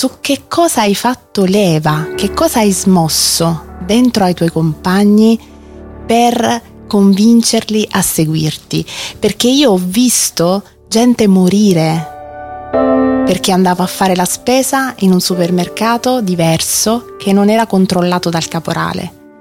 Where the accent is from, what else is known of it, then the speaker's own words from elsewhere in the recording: Foggia, Apulia, Italy; io vengo da Foggia, quindi sono vicinissima a quelle terre che tu hai descritto